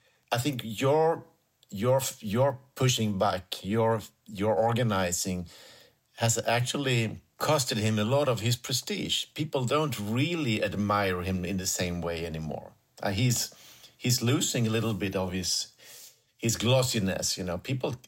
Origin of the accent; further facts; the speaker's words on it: Sweden; I'm coming from Sweden